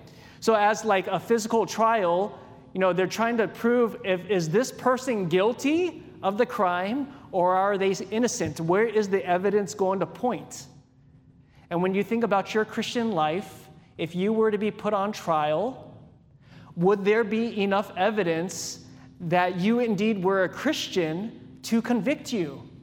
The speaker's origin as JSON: {"language": "English", "region": "Hawaii", "country": "United States", "tie": "born or raised there", "moved": "as an adult", "said": "growing up in Hawaii and then coming to the desert, I'm like, oh man, I'm just here for college and I'm out of here."}